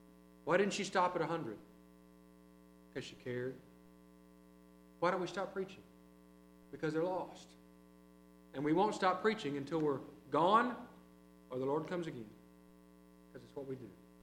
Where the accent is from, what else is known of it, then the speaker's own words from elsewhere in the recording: Ada, Oklahoma, United States; You know, I'm from Ada. Ada has its own small town newspaper.